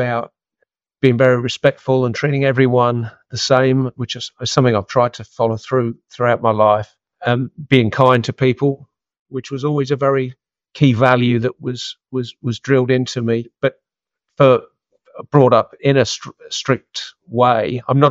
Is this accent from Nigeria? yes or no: no; East Midlands, United Kingdom; moved away; I grew up in Leicestershire, the son of a farming family. So my father was third generation farmer on that property, and my brother, who still farms it part-time, is fourth generation.